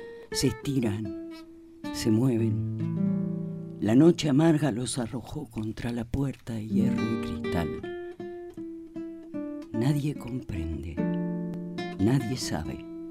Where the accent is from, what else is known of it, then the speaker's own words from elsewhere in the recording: Buenos Aires, Argentina; somos porteños los dos.